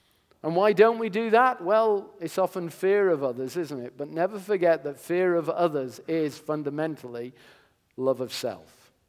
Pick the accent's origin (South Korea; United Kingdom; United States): United Kingdom; England; I know I come from England